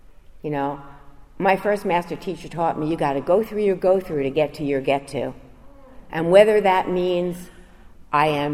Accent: New York, United States; I lived in New York, I grew up in New York, and I was living in an apartment building

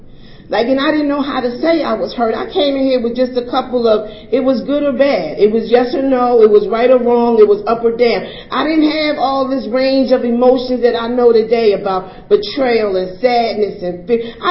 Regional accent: Baltimore, Maryland, United States; now in Pennsylvania, United States; I come from I live in Pennsylvania now, but I was raised in Baltimore. I'm from the West Side, and I was the oldest of seven

